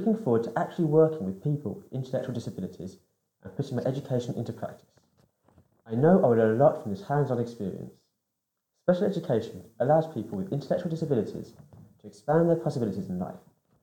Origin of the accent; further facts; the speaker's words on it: Toulon, Provence-Alpes-Côte d'Azur, France; now in Toulouse, France; I'm from Toulon, but I've lived in Toulouse for 3 years. Toulouse is a city in the southwest of France. I'm 21 years old.